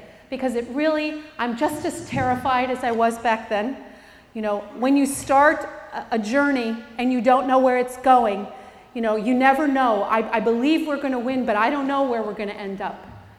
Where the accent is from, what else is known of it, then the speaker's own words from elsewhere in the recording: Chico, California, United States; I'm a grandmother from Chico, which is a small town north of Sacramento. I've lived there for 34 years.